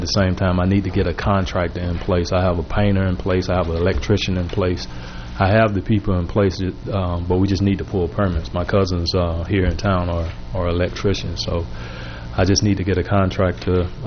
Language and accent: English; Savannah, Georgia, United States; You know, I'm from Savannah, Georgia. It's over 400 miles to get here.